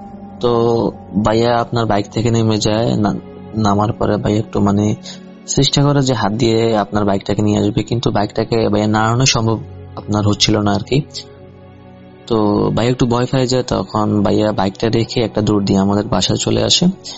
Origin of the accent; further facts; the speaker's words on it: Noakhali, Chittagong Division, Bangladesh; now in United States; বলতেছি নোয়াখালী থেকে, কিন্তু বর্তমানে আমি এখন আমেরিকান প্রবাসী।